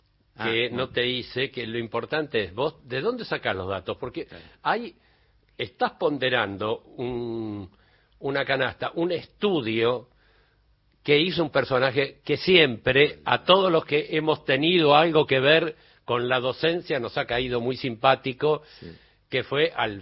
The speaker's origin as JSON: {"language": "Spanish", "town": "Remedios de Escalada", "region": "Buenos Aires Province", "country": "Argentina", "tie": "born or raised there", "said": "Yo, que nací, soy nacido y criado en Remedio de Escalada, cuando era un niño"}